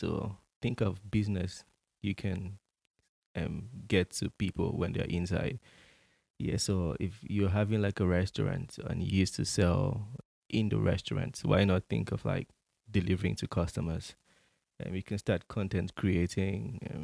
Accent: Nigeria; I'm Nigerian. That's my story.

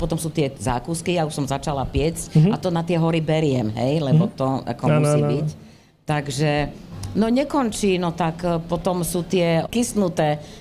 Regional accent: Bratislava, Bratislava Region, Slovakia; ja som v tomto Bratislavčanka, konečne môžem povedať, že ja som Bratislavčanka

